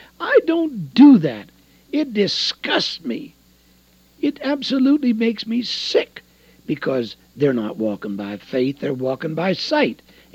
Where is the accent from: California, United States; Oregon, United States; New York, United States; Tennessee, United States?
Oregon, United States; The Dalles; I bought an old gospel tent, and I went to the Dalles, my hometown, and I set that big old tent